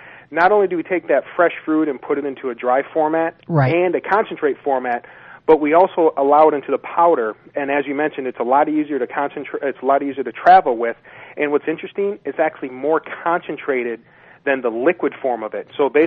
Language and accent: English; Michigan, United States; Yes, we're from I'm from Michigan